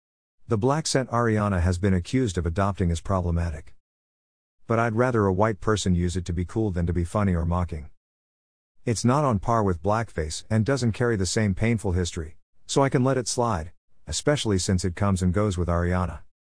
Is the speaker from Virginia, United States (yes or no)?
no; Kissimmee, Florida, United States; When I was growing up in Kissimmee, Florida, during the 70s and 80s